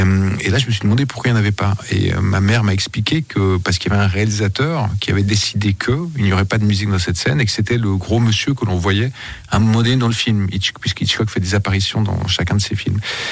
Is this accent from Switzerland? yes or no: yes; Switzerland; J'ai de la peine à me définir comme suisse. Ça me fait toujours, c'est drôle, un petit coup au cœur quand on me dit que je suis suisse, réalisateur suisse à l'étranger.